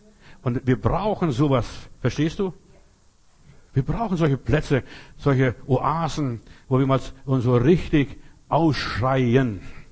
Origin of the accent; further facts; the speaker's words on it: Heilbronn, Baden-Württemberg, Germany; Da bei uns in Heilbronn, da gibt's die Burg Weinsberg.